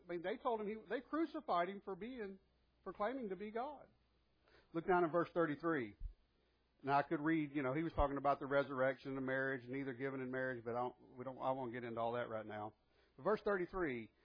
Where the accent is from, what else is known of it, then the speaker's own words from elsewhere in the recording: Florida, United States; also born or lived in Georgia; And I was born and raised in North Florida, South Georgia, right there across the border. Just to give you a picture. So when I tell people I'm from Florida, they think, Disney World and South Florida.